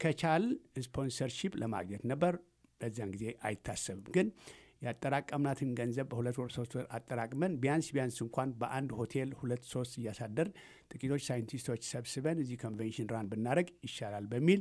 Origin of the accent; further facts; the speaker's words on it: Tigray, Ethiopia; እኔ የትግራይ ተወላጅ ነኝ፣